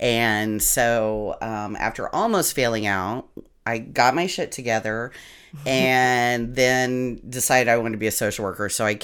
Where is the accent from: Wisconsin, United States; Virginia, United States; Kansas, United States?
Kansas, United States; Wichita; I was. I was born and raised in Wichita.